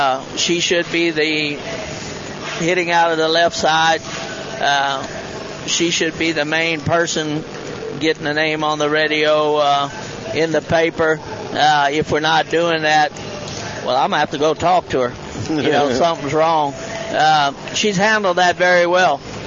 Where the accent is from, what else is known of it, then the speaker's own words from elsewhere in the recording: Burton, West Midlands, United Kingdom; I am from Burton